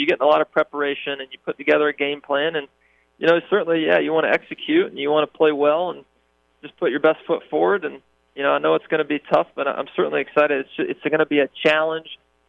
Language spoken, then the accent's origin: English; South Carolina, United States; for it to fall in South Carolina, my home state, where I have so many good memories, so much family, so many friends.